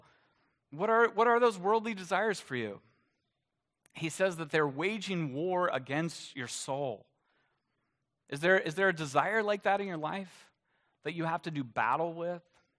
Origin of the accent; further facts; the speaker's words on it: the South, United States; I mean, I grew up in the South, and this was back in the day when we didn't realize that sunscreen was so important.